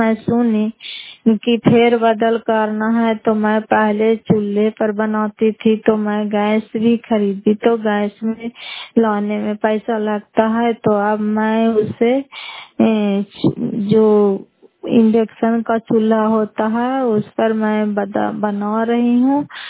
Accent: Fatehpur, Bihar, India; घर फतेहपुर, पंचायत मकरौता, जिला नालंदा, क्राय पसरा ब्लॉक की निवासी हूँ।

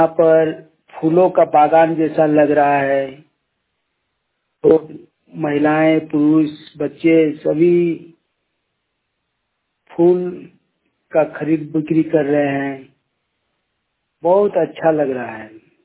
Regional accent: Kasmar, Jharkhand, India; now in Bangalore, India; ग्राम कसमार चट्टी, panchayat Kasmar, block Kasmar, जिला बोकारो, राज्य झारखंड का निवासी हूँ। बेंगलोर सिटी पर दिहाड़ी मजदूरी करने आया हूँ, तो बेंगलोर सिटी पर हूँ।

